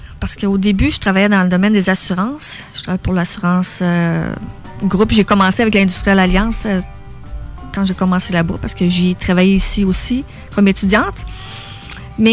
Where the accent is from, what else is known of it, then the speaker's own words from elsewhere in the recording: Quebec City, Quebec, Canada; also born or lived in Toronto; Non, j'étais vraiment de Québec, là.